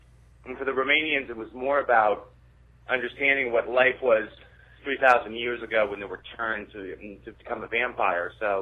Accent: Virginia, United States; You know, I'm from the South. I'm from Virginia originally

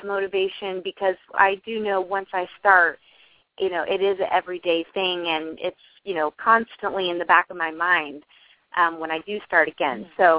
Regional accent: California, United States; now in Arizona, United States; We're both from the Bay Area, and we moved here to Arizona 12 years ago.

